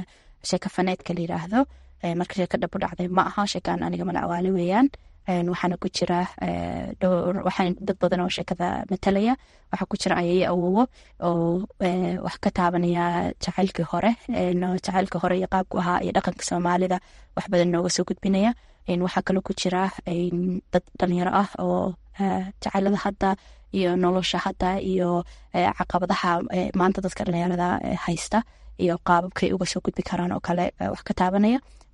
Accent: Minnesota, United States; waxaan ka imaaday gobolka Minnesota

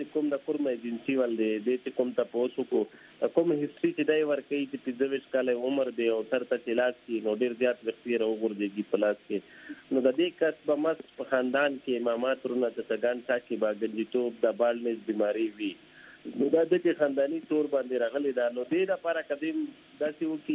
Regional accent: Khyber Pakhtunkhwa, Pakistan; زه خپل د وزیرستان یم

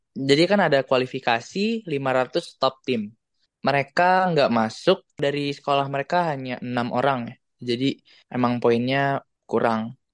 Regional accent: Indonesia; Kita tuh dari Indonesia banyak banget sampai dibuat awarding untuk Indonesia dan Outdonesia, yang di luar Indonesia.

